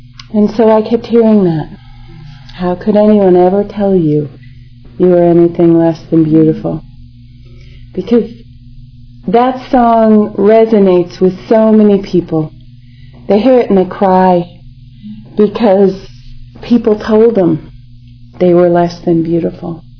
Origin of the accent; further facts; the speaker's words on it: New England, United States; I grew up in New England too.